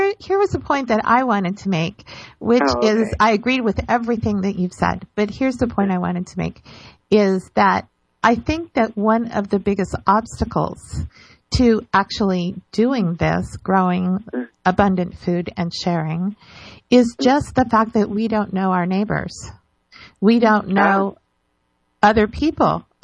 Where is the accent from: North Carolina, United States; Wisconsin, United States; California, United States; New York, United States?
California, United States; I want to say that I come from California, where I lived in a very small community that was in a little valley.